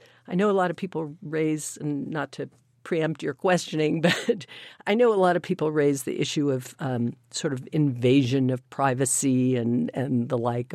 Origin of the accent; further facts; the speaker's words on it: California, United States; Or, and I'm from California, so I understand that.